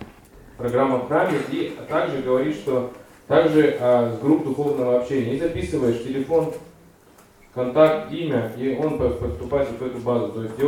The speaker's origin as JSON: {"language": "Russian", "town": "Chelyabinsk", "region": "Chelyabinsk Oblast", "country": "Russia", "said": "Вот я из Челябинска."}